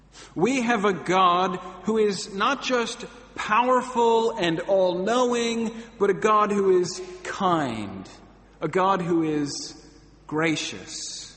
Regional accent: Atlanta, Georgia, United States; And he played for my hometown teams. He played for the Atlanta Braves and the Atlanta Falcons.

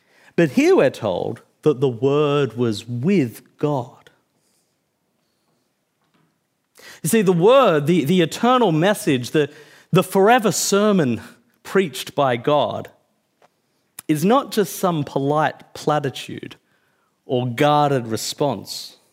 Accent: Bankstown, New South Wales, Australia; Now, I'm from Bankstown, and a friend of mine once joked about doing a tract about the Trinity for people in Bankstown.

